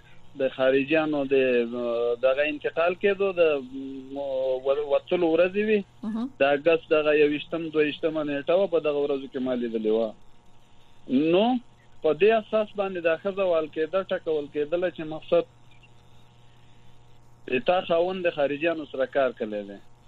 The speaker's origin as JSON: {"language": "Pashto", "country": "Afghanistan", "said": "نو مونږ افغانان یو، زمونږ د ټولو افغانانو کلچر یو دی،"}